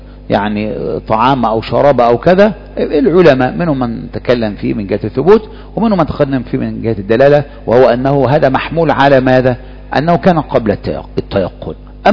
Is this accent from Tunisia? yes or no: no; Egypt; إنما احنا عندنا في مصر هنا مساجد الجماعة هي مساجد الجمعة تقريبا.